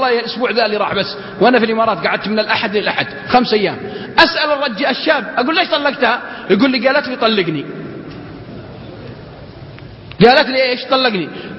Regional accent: Al-Qassim, Saudi Arabia; إن كانت عندنا في القصيم تقول لها يا بعد أهل القصيم

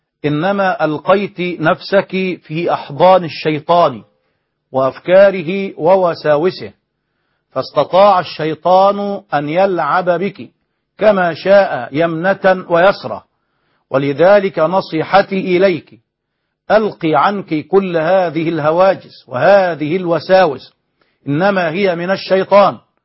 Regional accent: Egypt; بالعامية عندنا في مصر.

